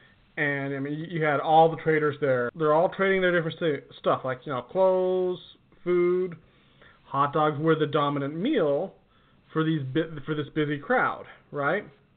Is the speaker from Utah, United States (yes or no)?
yes; Utah, United States; Now, I will say that where I grew up in Utah, we had a thing called fry sauce.